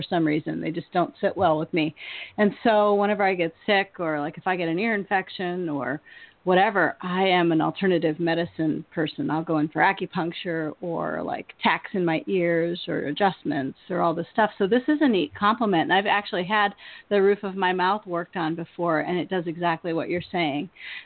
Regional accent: California, United States; moved away as an adult; I'm from the Bay Area. I didn't know if you knew that or not, or if I told you.

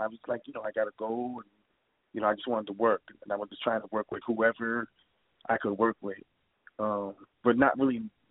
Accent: Troy, New York, United States; Well, I'm from Troy, New York, so you know that's upstate New York, which is totally different

